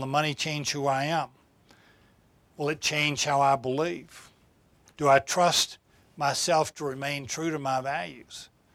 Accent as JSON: {"language": "English", "region": "Texas", "country": "United States", "tie": "born or raised there", "said": "I grew up in Texas, and in West Texas, and all over the Southwest"}